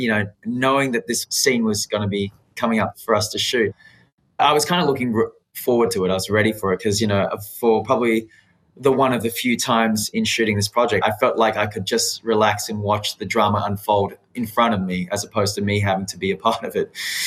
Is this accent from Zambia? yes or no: no; Australia; growing up in Australia and a lot of the Western world